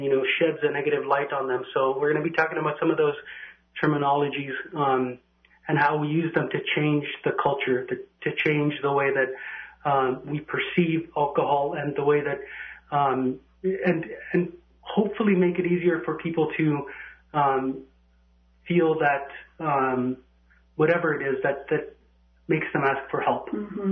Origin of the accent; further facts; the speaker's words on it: Neposkiak, United States; But growing up in this community, in this area, I grew up in Neposkiak, and my first exposure to alcohol was alcohol misuse.